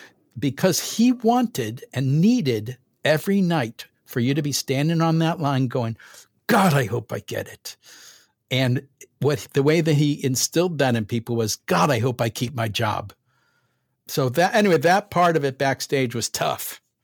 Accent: St. Louis, Missouri, United States; I'm 21. I'm from St. Louis."

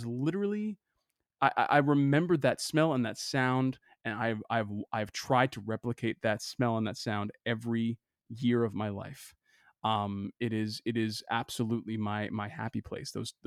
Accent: Boston, Massachusetts, United States; So you have to understand, I grew up, so I'm from Boston, and I grew up loving movies.

